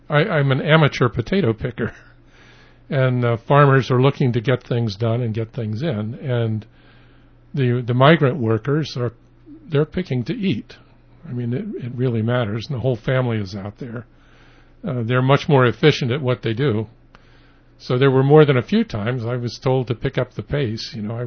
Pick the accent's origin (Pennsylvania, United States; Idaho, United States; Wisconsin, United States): Idaho, United States; Blackfoot; I grew up mostly in Idaho.